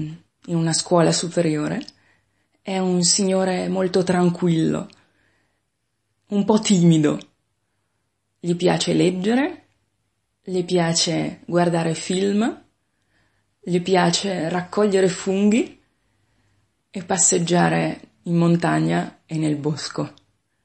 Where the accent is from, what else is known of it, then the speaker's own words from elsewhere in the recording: Lombardy, Italy; Siamo del nord dell'Italia, vicino a Milano. Ma la nostra città è abbastanza piccola.